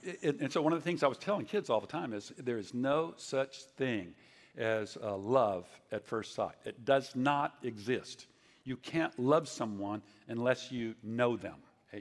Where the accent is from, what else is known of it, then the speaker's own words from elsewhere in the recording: Fort Worth, Texas, United States; When I was 18 years old, I was raised in Fort Worth